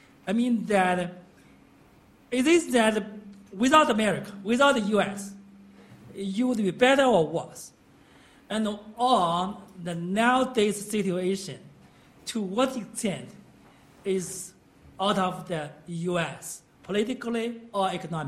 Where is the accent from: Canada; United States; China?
China; English is a second language; Yeah, I'm from China, professor from China